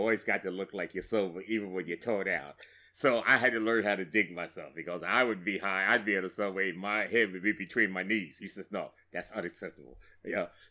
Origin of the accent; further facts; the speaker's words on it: New Jersey, United States; He used to mock me because I was from New Jersey, and he would say, oh, you're the country boy from the wrong side of the Hudson River.